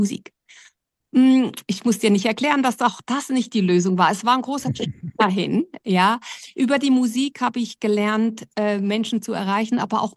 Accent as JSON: {"language": "German", "town": "Basel", "region": "Basel-Stadt", "country": "Switzerland", "tie": "born there", "said": "Ja, also geboren bin ich in Basel in der Schweiz als Tochter einer Kolumbianerin und eines Schweizers."}